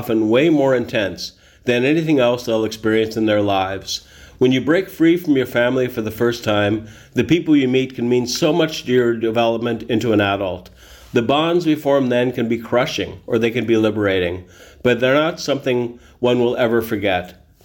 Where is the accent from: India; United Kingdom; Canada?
Canada; From Belgium, let's move to our own country for another film. As a Canadian